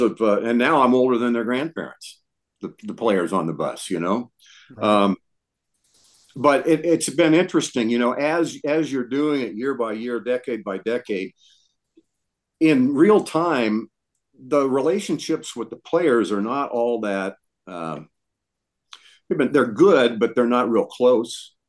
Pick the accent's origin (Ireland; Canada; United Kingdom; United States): United States; Lincoln, Nebraska; this journey since I grew up in Lincoln, and I watched football and basketball like you guys did when you were young.